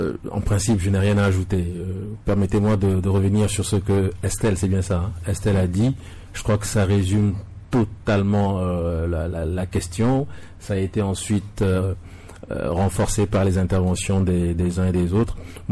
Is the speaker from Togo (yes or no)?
yes; Togo; parce que nous sommes Togolais, nous sommes citoyens